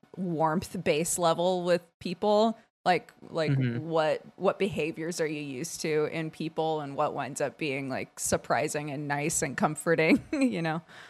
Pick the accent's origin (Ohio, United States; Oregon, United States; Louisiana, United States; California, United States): Oregon, United States; I grew up in Oregon. So, like with the sort of Pacific Northwest sort of cities like Portland and Seattle and stuff.